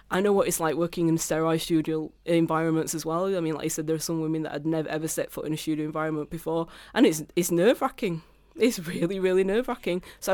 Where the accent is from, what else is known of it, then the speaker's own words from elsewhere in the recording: Bradford, Yorkshire and the Humber, United Kingdom; because obviously I'm from Bradford. I'm very proud of being from Bradford.